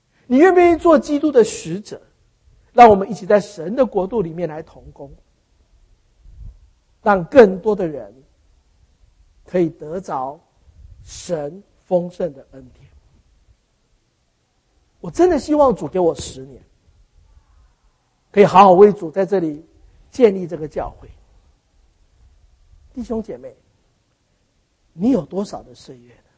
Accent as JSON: {"language": "Chinese", "region": "Taipei", "country": "Taiwan", "tie": "born or raised there", "said": "其实我小时候是在台北的基督之家长大的。"}